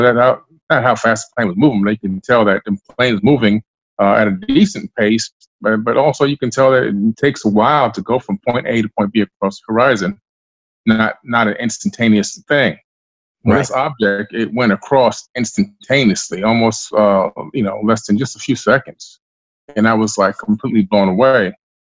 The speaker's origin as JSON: {"language": "English", "town": "Queens", "region": "New York", "country": "United States", "lives_now": "Florida, United States", "said": "We moved from New York, Queens, New York, all the way to Oak Bluff, Florida."}